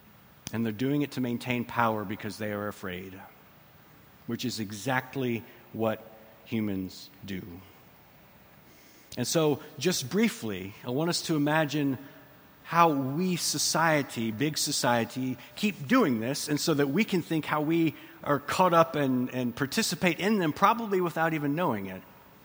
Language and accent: English; Texas, United States; I come from Texas.